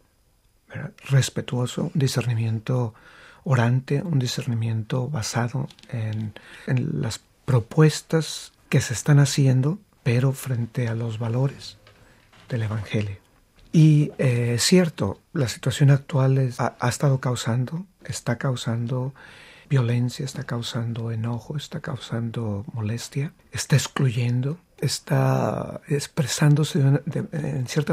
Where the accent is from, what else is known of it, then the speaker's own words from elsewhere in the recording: Mexico; born there; Yo nací en México.